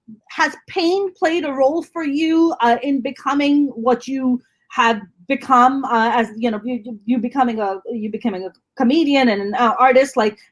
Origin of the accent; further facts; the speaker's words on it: Karachi, Sindh, Pakistan; I grew up in Karachi, which is a southern city in Pakistan.